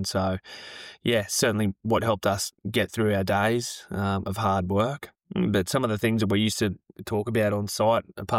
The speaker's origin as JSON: {"language": "English", "town": "Sydney", "region": "New South Wales", "country": "Australia", "said": "I am originally from Sydney in the western suburbs of Sydney in New South Wales."}